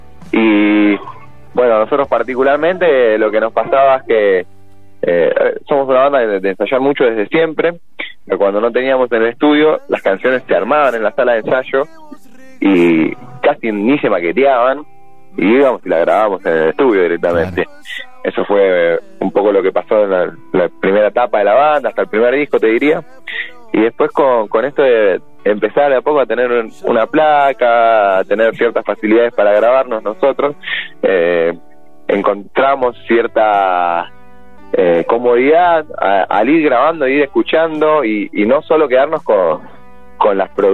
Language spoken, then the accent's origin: Spanish; Quilmes, Buenos Aires Province, Argentina; Bueno, nosotros somos de Quilmes en realidad.